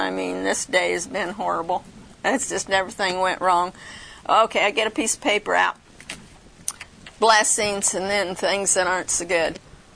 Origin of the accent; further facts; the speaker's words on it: Indiana, United States; But finally I decided, well, they didn't know Indiana, so I told, no, I'm from Indiana.